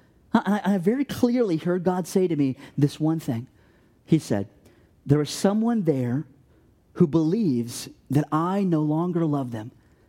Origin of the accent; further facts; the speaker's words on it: Ohio, United States; I said, I'm from Ohio. I'm a pastor there.